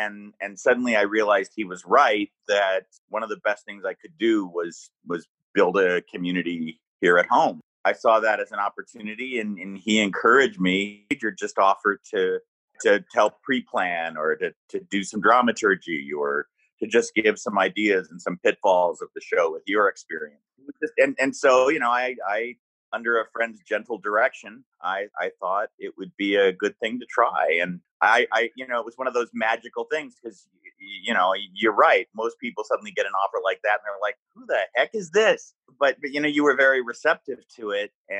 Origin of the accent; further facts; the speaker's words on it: Los Alamos, New Mexico, United States; also born or lived in Albuquerque; I grew up in Los Alamos and in Albuquerque, New Mexico, and they had a PBS station that was a little more free form and a little more experimental.